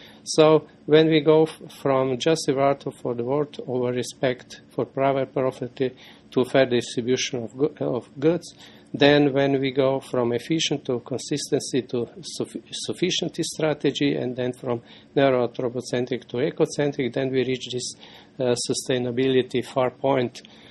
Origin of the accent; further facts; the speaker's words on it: Maribor, Drava, Slovenia; English is a second language; I come from Slovenia, which is a small Alpine Mediterranean country from the Central Europe. There we have four universities. The largest is University of Ljubljana, having 65,000 students, and the second one is University of Maribor, where I'm from